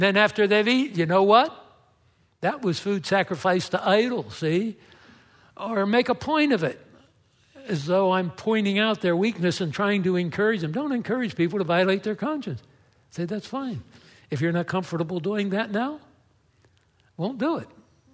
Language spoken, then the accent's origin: English; East Coast, United States; When we came here from the East Coast, I came out of a conservative background, and we didn't dance.